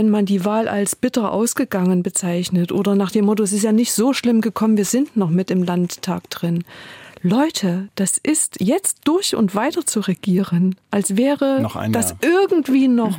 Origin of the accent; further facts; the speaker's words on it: Thuringia, Germany; in meinem Heimatdorf in Thüringen ist ein Parteiloser seit 1990